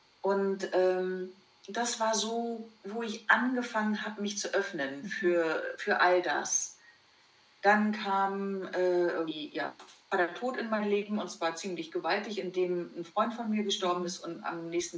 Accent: East Germany, Germany; Als Kind bin ich ja atheistisch groß geworden in der DDR.

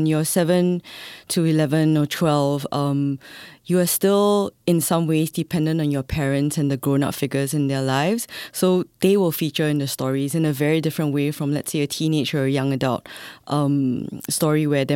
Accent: Singapore; when I was growing up in Singapore, a lot of the books I read were from, you know, the United States or from, like, the UK.

